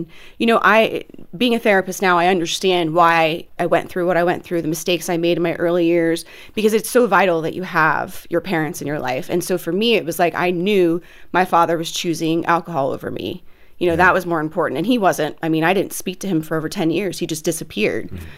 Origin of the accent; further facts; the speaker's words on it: Bradenton, Florida, United States; So, you know, I grew up in Florida, Bradenton, small town.